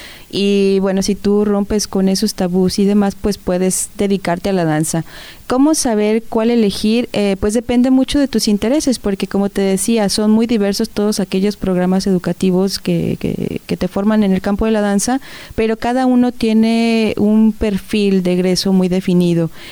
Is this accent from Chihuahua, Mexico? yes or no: no; Zapopan, Jalisco, Mexico; porque yo soy originaria de Zapopan, Jalisco.